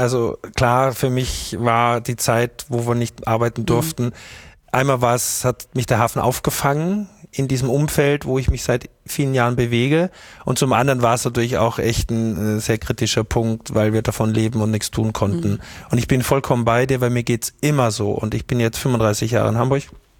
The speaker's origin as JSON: {"language": "German", "region": "Styria", "country": "Austria", "said": "ich hatte Besuch aus meiner alten Heimat Steiermark"}